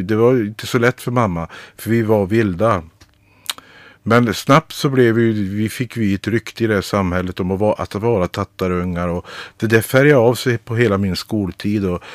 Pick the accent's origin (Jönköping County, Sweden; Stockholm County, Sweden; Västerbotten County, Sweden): Västerbotten County, Sweden; Boliden; Jag är uppvuxen i Boliden och gick i skola där och bodde tillsammans med min mamma och vi var 4 syskon och jag var ju liksom en så kallad tattarunge då, liksom, i min uppväxt där